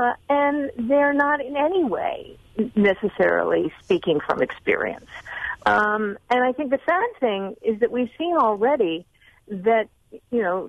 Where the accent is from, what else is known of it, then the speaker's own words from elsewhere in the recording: Pennsylvania, United States; And I grew up in Pennsylvania. I mean, my family grew up in Pennsylvania.